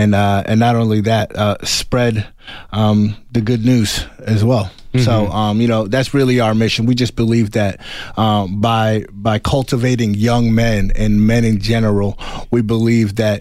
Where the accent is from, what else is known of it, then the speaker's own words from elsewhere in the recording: Uganda; also born or lived in Nairobi; And I was born in Nairobi. I'm from Uganda, right? So I come from a place where poverty is normal. People live under $1 a day.